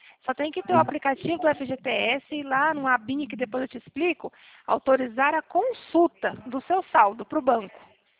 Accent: Cornélio Procópio, Paraná, Brazil; Eu sou da cidade de Cornélio Procópio, no norte do Paraná.

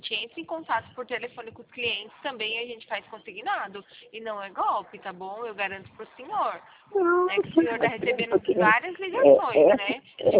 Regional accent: Piracicaba, São Paulo, Brazil; Eu sou de Piracicaba.

